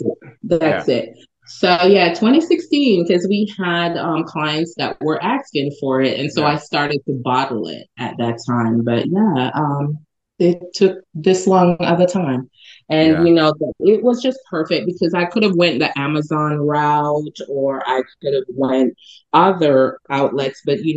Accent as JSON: {"language": "English", "country": "Jamaica", "moved": "yes", "lives_now": "United States", "said": "But no, when I came here from Jamaica, of course, I had family members that were already here."}